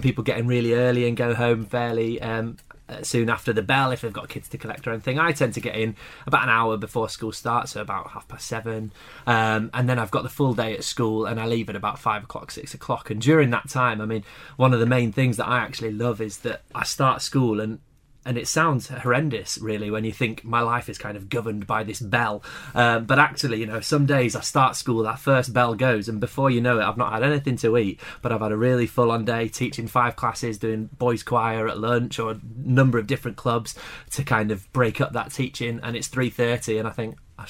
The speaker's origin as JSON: {"language": "English", "town": "Harrogate", "region": "Yorkshire and the Humber", "country": "United Kingdom", "tie": "born or raised there", "said": "I actually came back to my hometown, back to Harrogate, and back to the school that I went to as a student"}